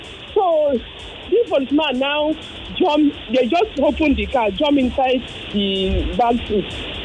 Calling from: Aja, Lagos, Nigeria; I'm calling from Aja. This is my first time of calling.

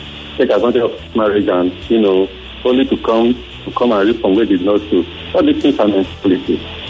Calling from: Lekki, Lagos, Nigeria; I'm calling from Lekki.

